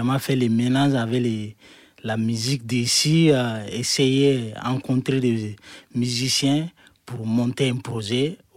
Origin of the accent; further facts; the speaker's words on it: Burkina Faso; now in Toulouse, France; Et moi, je suis burkinabé. Donc moi, ma famille joue les balafons depuis que je suis petit.